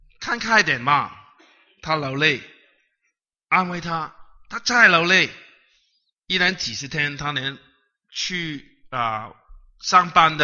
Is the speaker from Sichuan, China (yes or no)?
no; Guangdong, China; 我们广东人说就像一个死的猫哈